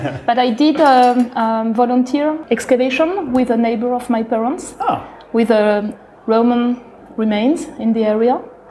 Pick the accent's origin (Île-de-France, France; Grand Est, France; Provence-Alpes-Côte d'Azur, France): Grand Est, France; it's giving you a feeling of being European somehow. And also growing up near the Vosgesen Mountains, with a lot of outdoor activities.